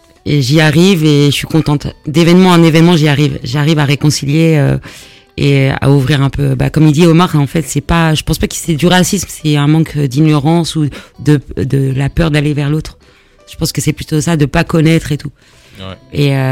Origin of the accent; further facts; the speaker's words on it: Algeria; je suis algérienne